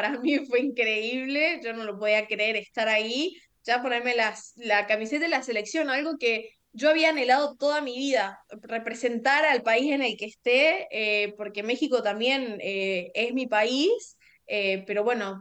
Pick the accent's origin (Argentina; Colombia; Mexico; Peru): Argentina; Yo siendo argentina